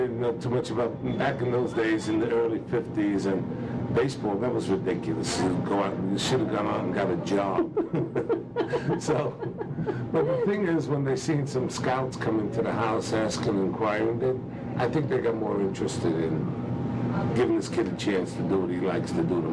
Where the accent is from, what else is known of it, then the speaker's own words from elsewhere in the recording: Brooklyn, New York, United States; Well, I've grown up in the 40s, and it was kind of rough, you know, poor area.